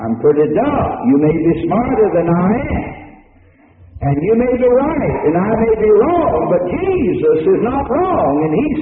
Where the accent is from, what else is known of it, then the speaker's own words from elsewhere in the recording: Winston-Salem, North Carolina, United States; I was on a meeting in Tulsa in my hometown, Winston-Salem.